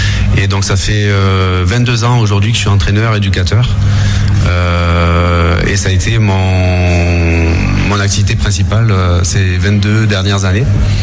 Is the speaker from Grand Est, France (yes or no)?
no; Martigues, Provence-Alpes-Côte d'Azur, France; toute ma famille est toujours là-bas. Voilà, donc je suis de Martigues